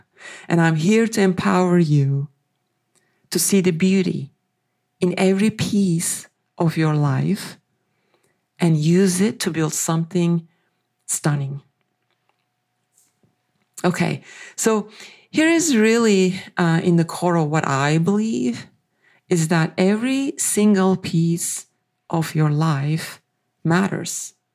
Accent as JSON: {"language": "English", "country": "Turkey", "tie": "born or raised there", "moved": "yes", "lives_now": "United States", "said": "I was born and raised in Turkey. That's a country known for its rich culture and the history and its mosaics. So that heritage has shaped me in profound ways. So today, I do live in the United States"}